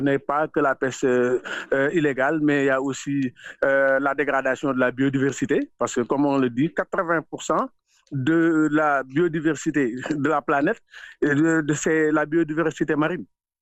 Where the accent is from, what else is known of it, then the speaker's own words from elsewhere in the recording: Bargny, Dakar, Senegal; moi qui vous parle, je viens du Sénégal, à Bargny